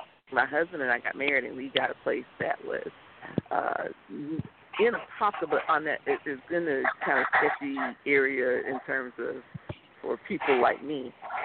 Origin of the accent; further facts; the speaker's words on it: Orlando, Florida, United States; even though I grew up in the Orlando area